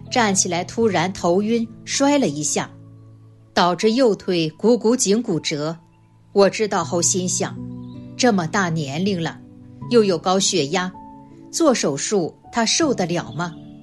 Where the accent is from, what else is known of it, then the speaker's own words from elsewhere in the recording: Loudi, Hunan, China; 我来自湖南娄底